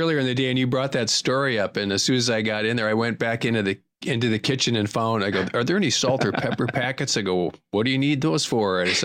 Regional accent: Wisconsin, United States; very quickly found out that we're both from Wisconsin, so we immediately bonded on that.

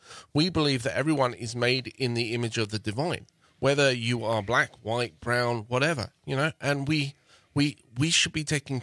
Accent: England, United Kingdom; Because I'm from England.

